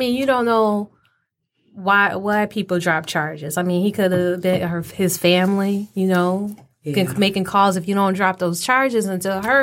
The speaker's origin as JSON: {"language": "English", "town": "Detroit", "region": "Michigan", "country": "United States", "said": "We're from Detroit."}